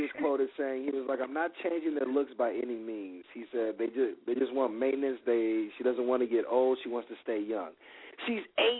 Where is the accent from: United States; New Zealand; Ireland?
United States; Los Angeles, California; this one's actually coming straight out of my hometown, Los Angeles.